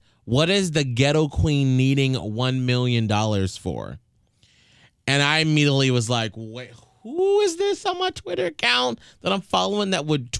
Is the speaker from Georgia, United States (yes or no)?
yes; Atlanta, Georgia, United States; I'm from Atlanta